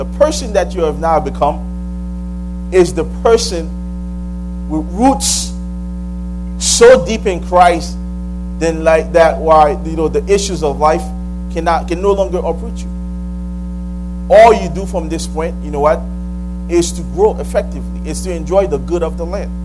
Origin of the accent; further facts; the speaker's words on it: Haiti; English is a second language; Now, I mean, I grew up in Haiti